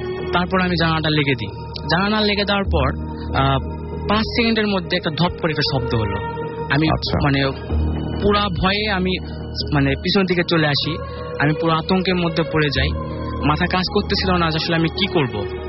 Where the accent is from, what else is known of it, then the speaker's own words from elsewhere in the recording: Kolkata, West Bengal, India; now in Dhaka, Bangladesh; আমি কলকাতা থেকে এসেছি, বর্তমানে ঢাকা আইআইবিতে পড়াশোনা করতেছি বিবিএতে।